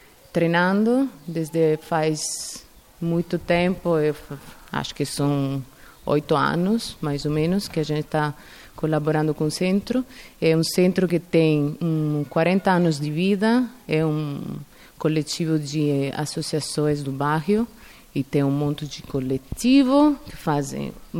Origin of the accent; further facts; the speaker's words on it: Italy; Portuguese is a second language; now in Madrid, Spain; Eu sou italiana, então vim morar em Madrid faz 20 anos.